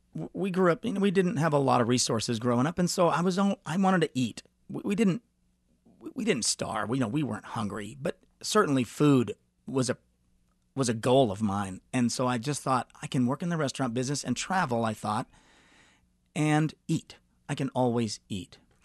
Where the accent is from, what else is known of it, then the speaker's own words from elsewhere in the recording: Lubbock, Texas, United States; also born or lived in Amarillo / Tulsa / Phoenix / South Dakota; now in Kansas City, United States; I grew up in places like Lubbock, Texas, and Amarillo, and Tulsa, and Phoenix, Arizona, and South Dakota.